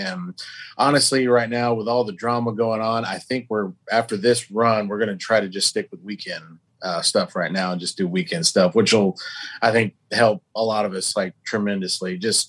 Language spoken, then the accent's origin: English; Oklahoma, United States; And if we're around, we're all from Oklahoma.